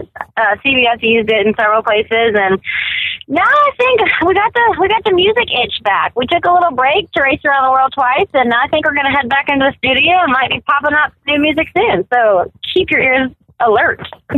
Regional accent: Waco, Texas, United States; I grew up in Waco, Texas, and my dad grew up on a farm

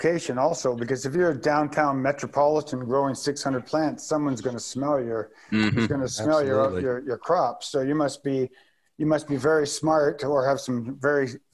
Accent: Victoria, British Columbia, Canada; I'm a registered nurse, and I grew up on the West Coast. So Victoria, Vancouver Island, off in the, if you know the West Coast of Victoria or BC. Mm-hmm. So I grew up in the 70s

